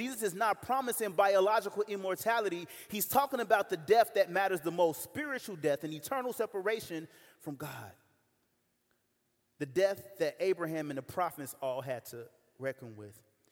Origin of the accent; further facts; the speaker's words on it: United States; I grew up on the South Side. I grew up in Inglewood.